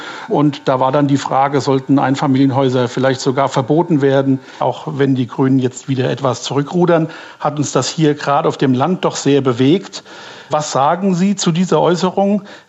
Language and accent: German; Walmeroth, Rhineland-Palatinate, Germany; ich komme aus Walmeroth.